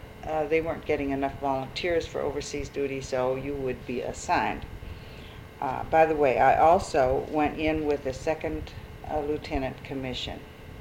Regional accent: Hibbing, Minnesota, United States; born there; I was born in Hibbing, Minnesota in 1922.

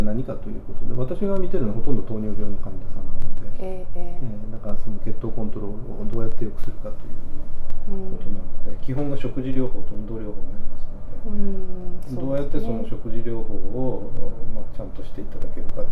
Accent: Nagasaki, Japan; そうですね、全部長崎の大学まで長崎です。

